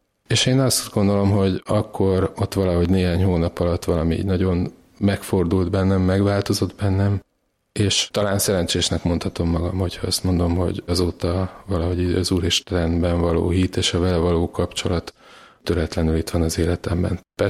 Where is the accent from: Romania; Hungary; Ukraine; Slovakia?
Hungary; Budapest; Nagytetényben nőttem fel